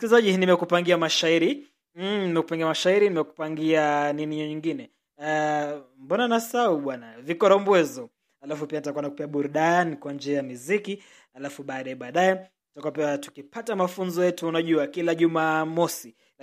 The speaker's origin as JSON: {"language": "Swahili", "region": "Western", "country": "Kenya", "said": "Tunatoka magharibi mwa Kenya."}